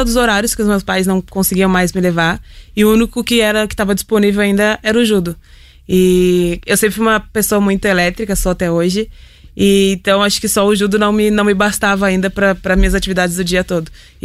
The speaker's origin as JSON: {"language": "Portuguese", "country": "Brazil", "said": "podem perceber que eu sou brasileira, nasceu lá no Brasil pelo judô"}